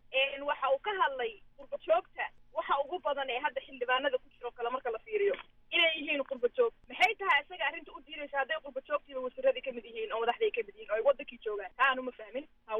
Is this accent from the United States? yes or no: yes; Minnesota, United States; anigu reer Minnesota ayaan ahay